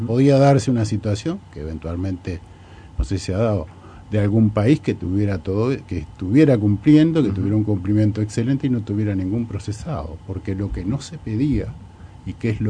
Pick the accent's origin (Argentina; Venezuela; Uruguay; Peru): Uruguay; para Uruguay eso es una distinción, que a ver que un uruguayo sea el revisor de esa primera ronda.